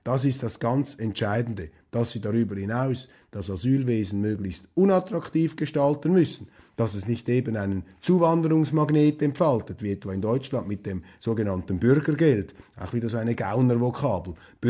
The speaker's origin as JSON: {"language": "German", "town": "Wallisellen", "region": "Zurich", "country": "Switzerland", "tie": "born or raised there", "said": "Wir haben gar nicht mehr diesen Umgang in Wallisellen oder im Zürcher Unterland, wo ich aufgewachsen bin."}